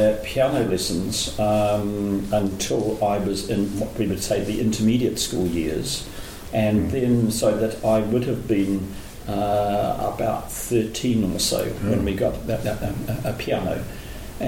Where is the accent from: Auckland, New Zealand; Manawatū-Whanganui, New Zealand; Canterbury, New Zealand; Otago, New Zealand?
Manawatū-Whanganui, New Zealand; Whanganui; because I was raised in Whanganui